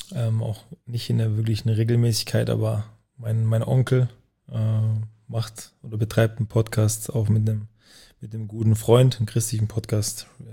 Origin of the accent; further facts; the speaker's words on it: Winterbach, Baden-Württemberg, Germany; accent: Swabian and Czech mix; Ich würde sagen, Mischung aus Schwäbisch und Tschechisch. Bin bei meiner Mutter aufgewachsen in Winterbach.